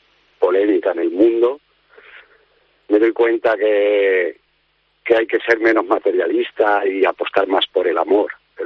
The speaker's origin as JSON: {"language": "Spanish", "region": "Catalonia", "country": "Spain", "said": "Nos casaremos allí, sí, en el pueblo de donde soy."}